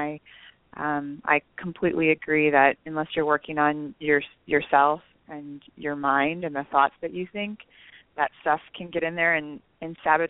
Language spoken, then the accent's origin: English; Wisconsin, United States; now in San Diego, United States; But so I'm originally from Wisconsin. I live in San Diego now.